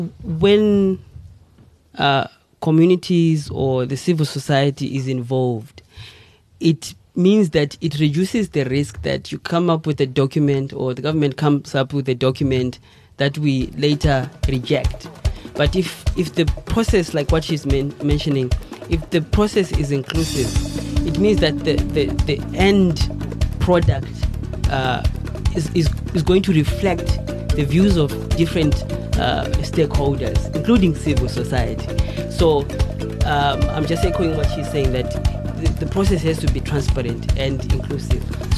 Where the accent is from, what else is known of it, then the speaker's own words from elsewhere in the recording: North West, South Africa; I'm from the Northwest Province